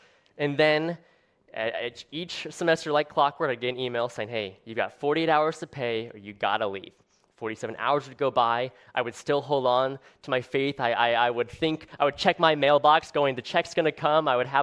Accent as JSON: {"language": "English", "region": "Missouri", "country": "United States", "said": "So I'm from Missouri, southwest Missouri."}